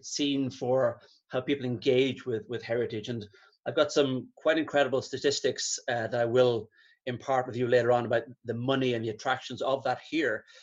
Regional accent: Trim, Leinster, Ireland; Yeah, sorry, I'm actually from County Meath. I'm from my hometown is Trim, so quite a historic heritage town.

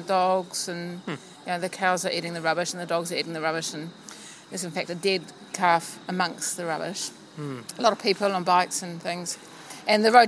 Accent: Auckland, New Zealand; now in Nagpur, India; I'm from Auckland, New Zealand. Now in Nagpur for the International Council meeting.

